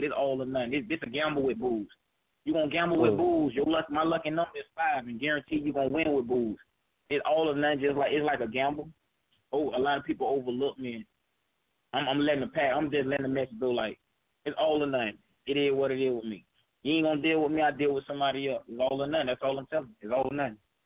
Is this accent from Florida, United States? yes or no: yes; Sanford, Florida, United States; Like, in my city, where I'm from Sanford, Florida. In my city, it wasn't no artists rapping around here.